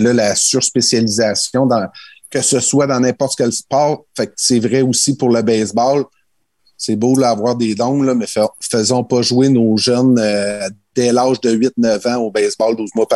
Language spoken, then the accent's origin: French; Trois-Pistoles, Quebec, Canada; je suis originaire de Trois-Pistoles au Bas-Saint-Laurent